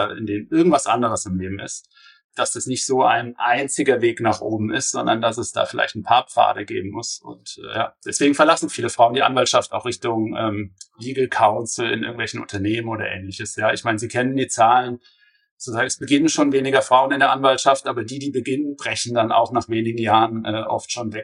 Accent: Karlsruhe, Baden-Württemberg, Germany; ich muss der Wahrheit halber sagen, ich komme aus Karlsruhe.

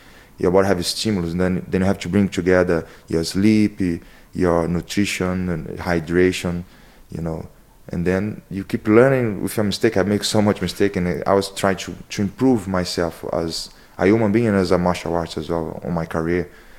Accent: Tinguá, Rio de Janeiro, Brazil; English is a second language; I'm come from Rio de Janeiro, and it's a very deep and high city called Tinguá. I grew up until my 17s before I moved to the coast, right? That is a forest reserve, and there's just no good internet, you know, like very far place.

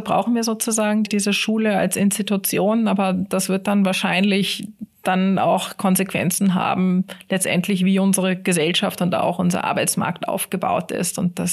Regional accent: Cologne, North Rhine-Westphalia, Germany; aufgewachsen bin ich in Köln. Tatsächlich aber, bis ich eingeschult worden bin, war ich sehr, sehr oft auch in Wien. Meine Mutter kommt aus Wien, mein Vater aus Deutschland.

